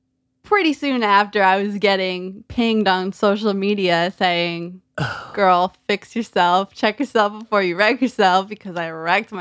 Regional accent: Pequannock, New Jersey, United States; also born or lived in Ridgewood; I was not born in Pequannock. I think I was born in Ridgewood.

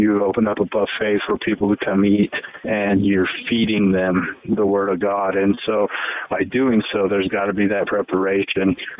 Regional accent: Canyon City, United States; he asked me if I would be willing to come help out, because I'm from Canyon City, and it's about an hour away from the seminary.

